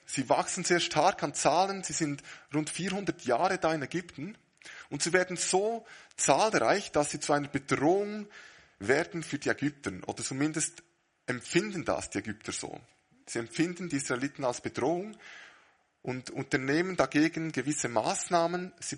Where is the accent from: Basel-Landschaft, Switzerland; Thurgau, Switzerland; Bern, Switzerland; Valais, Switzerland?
Bern, Switzerland; Als Berner klingt das manchmal ein bisschen komisch